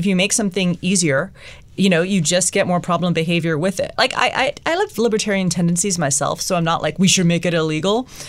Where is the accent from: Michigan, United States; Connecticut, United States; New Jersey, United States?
Connecticut, United States; Storrs; Like, I'm from Storrs, Connecticut, this tiny town in the middle of nowhere, but we have this, like, enormous basketball dynasty.